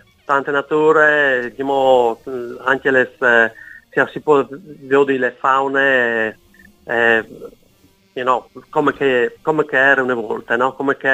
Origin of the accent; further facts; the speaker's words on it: Colloredo di Monte Albano, Friuli-Venezia Giulia, Italy; now in Cairns, Australia; io sono di Chiauria, che è una frazione di Colore di Monte Alban, ho 52 anni, ho vivo a Cairns, è una città che è grande più o meno come Udin, ha più o meno 140.000 abitanti